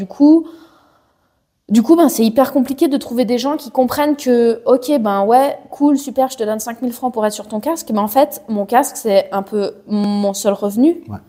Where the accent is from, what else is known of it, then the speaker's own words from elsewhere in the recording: Geneva, Switzerland; je viens de Genève, quoi.